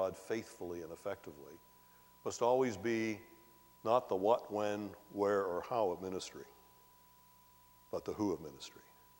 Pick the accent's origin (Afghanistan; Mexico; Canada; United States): Canada; As a Canadian and a British subject, I would never walk up